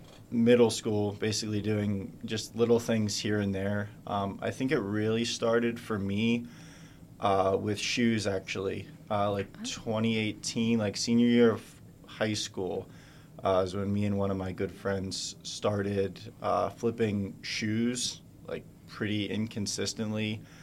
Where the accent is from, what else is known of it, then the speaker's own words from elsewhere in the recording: Pittsburgh, Pennsylvania, United States; But I'm from Pittsburgh.